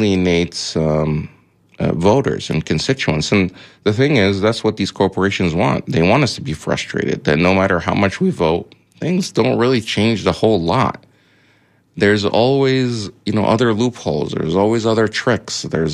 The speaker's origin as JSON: {"language": "English", "country": "United States", "said": "I'm American. I'm proud to be American, but I'm also proud to be Arab, Egyptian heritage, and Muslim."}